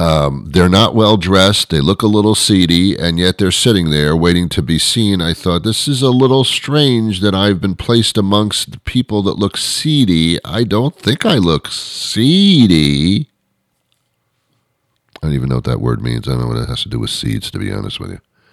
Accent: New Jersey, United States; And they bring us to a town that I was familiar with in New Jersey because I as a child I was brought up in New Jersey.

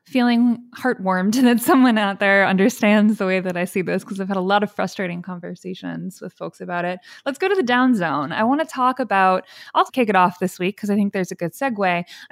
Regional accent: Cleveland, Ohio, United States; now in St. Louis, United States; I grew up in Cleveland. I live in St. Louis.

